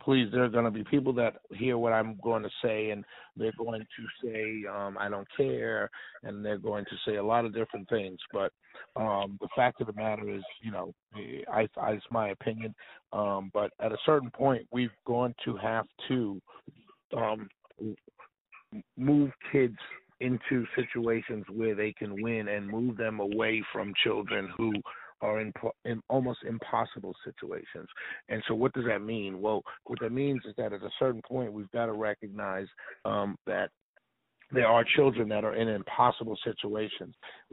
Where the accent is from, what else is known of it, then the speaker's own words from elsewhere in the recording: Harlem, New York, United States; Then I always came home to where I grew up in Harlem, so I had really the best of both worlds.